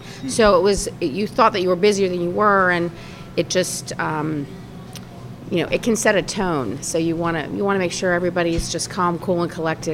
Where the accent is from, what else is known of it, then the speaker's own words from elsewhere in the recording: Virginia, United States; now in Fredericksburg, United States; And I'm a Virginian. I'm born and raised in Fauquier County. And I came to Fredericksburg because of the Kenmore Inn.